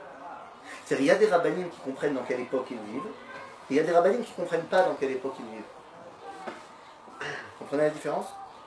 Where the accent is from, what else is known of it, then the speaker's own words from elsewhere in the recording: Metz, Grand Est, France; Moi, je viens de Metz.